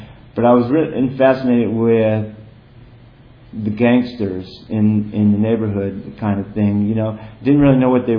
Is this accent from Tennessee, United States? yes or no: no; Kingston, New York, United States; born there; I was born in Kingston, New York. It's a small city in upstate New York.